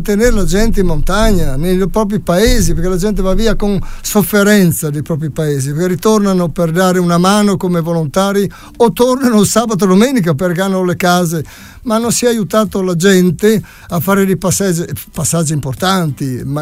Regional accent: Lauco, Friuli-Venezia Giulia, Italy; also born or lived in Vinaio; Io vengo proprio da Lauco e sono originario di Vinaio. E a Vinaio eravamo in 800 abitanti

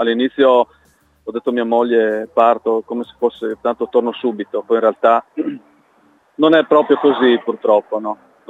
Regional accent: Cividale, Friuli-Venezia Giulia, Italy; born there; delle persone della mia città natale, da Cividale

